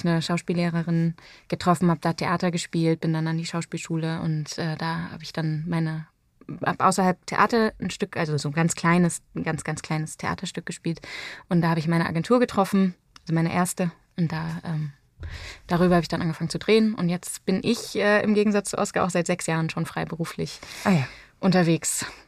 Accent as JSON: {"language": "German", "region": "Hesse", "country": "Germany", "said": "ich komme auch aus der Nähe von Frankfurt, da ist das nicht so ein Ding."}